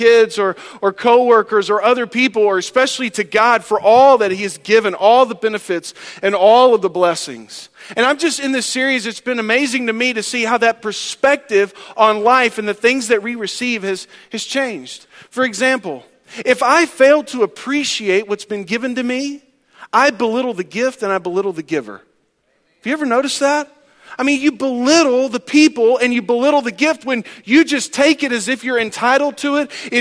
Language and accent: English; Snyder, Texas, United States; We came from Snyder, Texas.